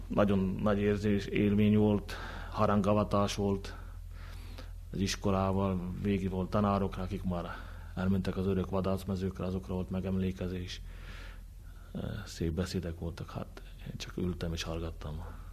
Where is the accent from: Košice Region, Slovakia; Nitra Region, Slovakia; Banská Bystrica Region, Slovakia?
Nitra Region, Slovakia; Dlhá nad Váhom; a Vághosszú falu, a szülőfalum a 880. évfordulóját ünnepli alapításának